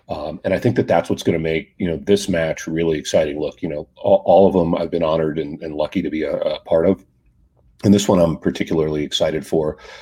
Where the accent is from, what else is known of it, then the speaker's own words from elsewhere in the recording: Florida, United States; now in San Diego, United States; look, I grew up in Florida. I live in San Diego, and I've never seen anything like this place.